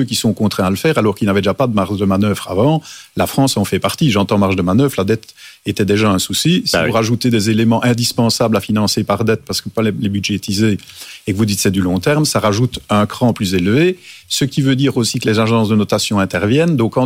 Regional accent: Wallonia, Belgium; plutôt la Wallonie, je suis wallon, que la Flandre

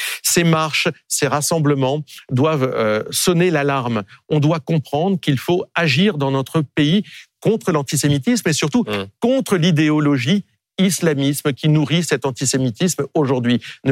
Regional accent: Hauts-de-France, France; Moi, je suis nordiste.

